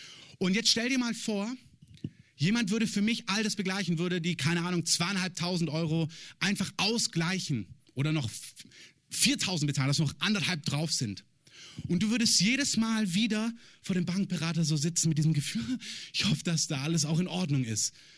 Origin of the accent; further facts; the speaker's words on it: Baden-Württemberg, Germany; Ich bin auch kein Schwabe, ich komme nur von da. Also ich bin kein Schwabe von Geburt her, sondern da nur groß geworden.